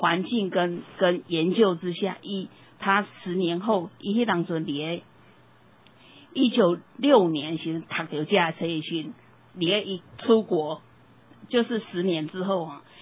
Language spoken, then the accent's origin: Chinese; Tainan, Taiwan; 对，我是台南人